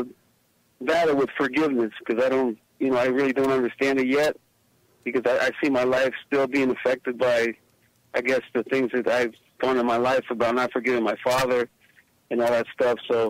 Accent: Ecuador; now in United States; He's from Ecuador. I'm from Ecuador also. So he came to the U.S. and got married to my stepmother

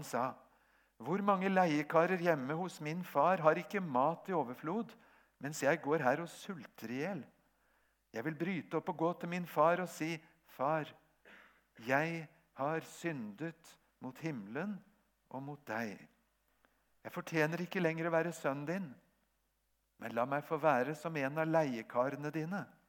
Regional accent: Japan; Jeg født og vokst opp i Japan som misjonærbarn.

